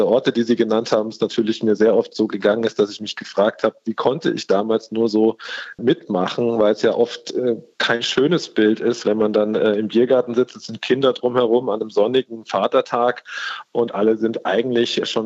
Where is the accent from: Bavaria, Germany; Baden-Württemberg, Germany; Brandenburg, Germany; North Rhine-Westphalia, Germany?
Bavaria, Germany; Munich; Und dann als Münchner natürlich der ultimative Endgegner